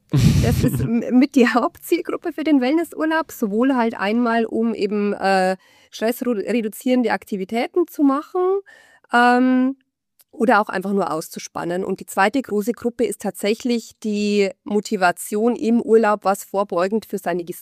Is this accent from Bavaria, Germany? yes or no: yes; Bavaria, Germany; ich komme ja aus Bayern. Ich fahre da schon gerne ja immer wieder hin.